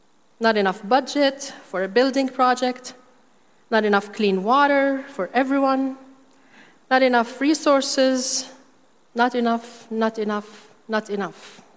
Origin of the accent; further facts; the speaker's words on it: Syria; especially during times of war, as happened in my home country, Syria, and we witnessed